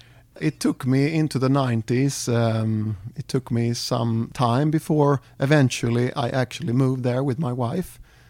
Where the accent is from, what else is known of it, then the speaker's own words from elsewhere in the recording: South Sweden, Sweden; Well, I'm 53 years old, and I'm from Sweden, and I don't know if you know the geography, but I'm from the south. I grew up there, and I became a Christian when I was 16 years old.